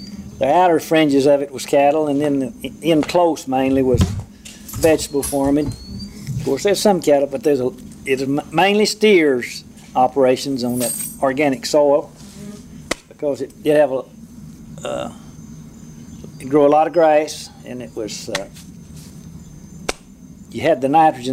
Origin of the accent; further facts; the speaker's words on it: Greenville, Texas, United States; I grew up on a farm out north of Greenville, Texas. It's a cotton farm, cotton and corn.